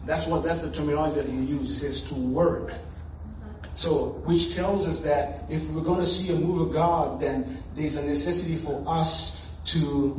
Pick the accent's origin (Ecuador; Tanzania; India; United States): Tanzania; I'm originally from Tanzania. So I was raised in a culture where there weren't many options